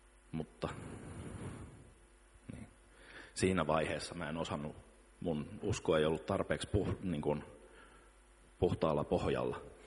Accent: Helsinki, Uusimaa, Finland; born there; also born or lived in Vantaa / Jakobstad / Kokkola / Keuruu; Papereissa lukee, että mä oon syntynyt Vantaalla, mutta mä oon syntynyt Helsingissä. Ja siitä me on muutettu Vantaalle, siitä me on muutettu Pietarsaareen, siitä me on muutettu Kokkolaan, sieltä me on muutettu Keuruulle.

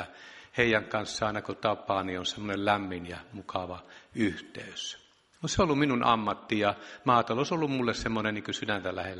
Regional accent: Tornio, Lapland, Finland; also born or lived in Salla; Olen Torniosta ja syntyisin Sallan Karhujärveltä Maaninka Kaarlon naapurikylästä.

